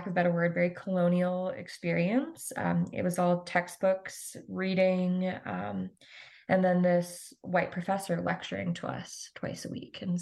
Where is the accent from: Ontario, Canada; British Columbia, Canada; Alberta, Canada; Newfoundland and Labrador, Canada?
Alberta, Canada; Calgary; So I am born and raised in Calgary. I am Métis. My mom's side of my family is Métis. They're all from Winnipeg and surrounding small Métis communities around there.